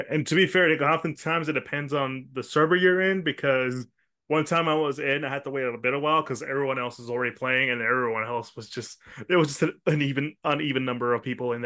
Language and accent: English; United States; me as an American in Japan